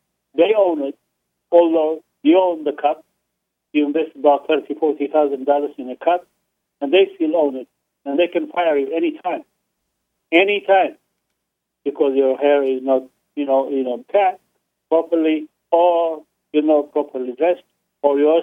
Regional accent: Arlington, Virginia, United States; I'm from Arlington, Virginia.

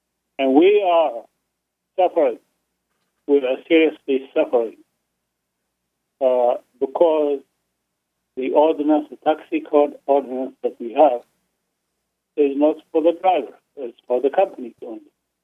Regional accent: Arlington, Virginia, United States; I'm from Arlington, Virginia.

